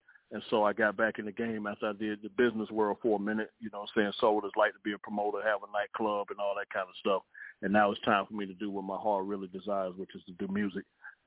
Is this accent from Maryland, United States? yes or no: no; Orlando, Florida, United States; Oh, yeah, I'm from Orlando, Florida, but you know what I'm saying? But I go back and forth between Tampa and Orlando, but, you know, I represent Central Florida, but born and raised in the old town.